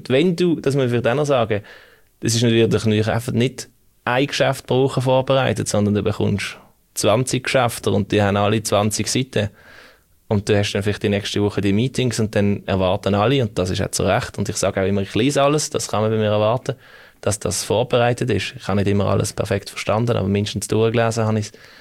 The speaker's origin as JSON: {"language": "German", "country": "Switzerland", "said": "Also als Schweizer"}